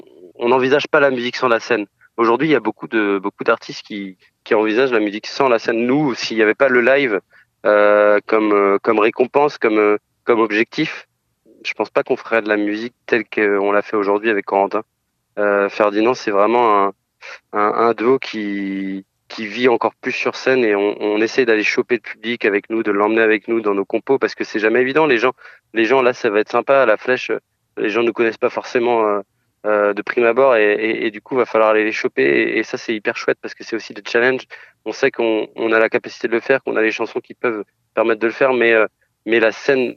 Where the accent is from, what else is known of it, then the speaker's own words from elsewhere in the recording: Château-Gontier, Pays de la Loire, France; On est voisins, on est de Château-Gontier, nous en Mayenne, et on est très contents d'aller jouer dans le département voisin de la Sarthe.